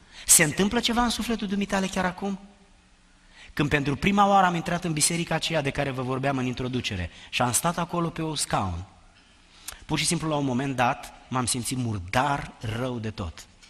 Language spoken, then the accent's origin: Romanian; Romania; moved away as an adult; am plecat din România și am venit aici. Am riscat așa de mult și toată viața am trăit într-o țară unde mi s-a spus: a, dar tu de unde ești? Că parcă ai accent.